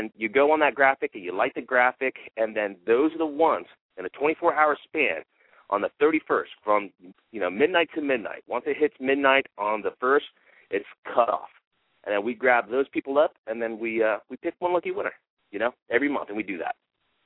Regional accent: Merritt Island, Florida, United States; And, I mean, we grew up in Merritt Island, so it was just easy to hook up with some friends.

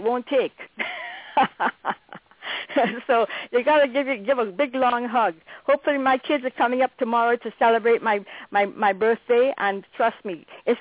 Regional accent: Guyana; born there; I was born in British Guiana, British parents, but I lived in 10 countries.

